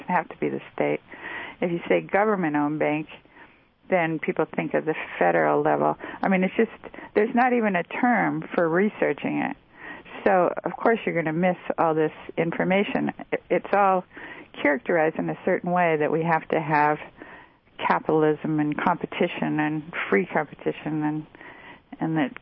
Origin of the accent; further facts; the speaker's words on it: Dearborn, Michigan, United States; Yeah, I grew up in Dearborn, Michigan, which is Henry Ford City.